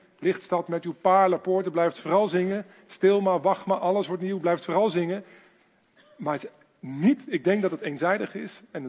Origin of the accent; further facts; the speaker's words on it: Netherlands; Ik ben Nederlander en ik heb een Nederlands paspoort